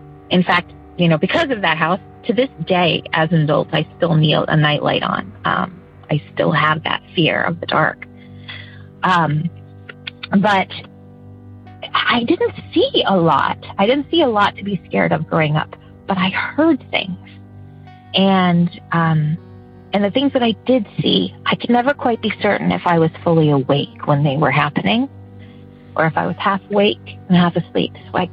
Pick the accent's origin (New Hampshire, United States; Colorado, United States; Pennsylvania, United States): Pennsylvania, United States; Scranton; Hi, I am from Pennsylvania, and … I grew up in a house that was over 100 years old